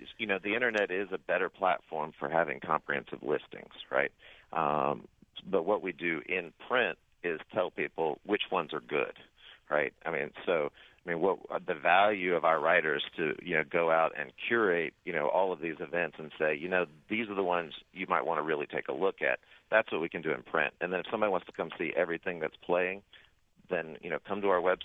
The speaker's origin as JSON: {"language": "English", "town": "Nashville", "region": "Tennessee", "country": "United States", "tie": "born or raised there", "said": "the only one that was in decent shape when I got it was the Nashville Scene. And that's, you know, my hometown paper"}